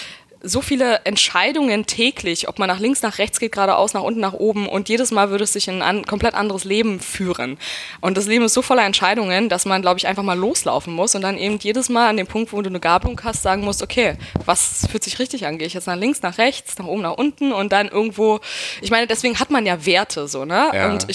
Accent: Berlin, Germany; Ich bin Berlinerin, ja. Ich komme aus Hinterpankow.

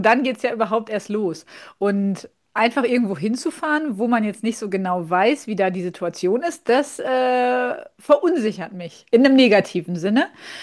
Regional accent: East Germany, Germany; Also ich bin ja auch aus dem Osten.

